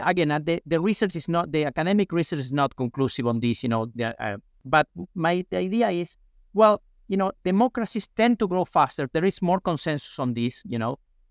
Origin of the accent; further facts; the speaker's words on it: Argentina; when Cristina Kirchner was about to become president again in Argentina, that's my home country.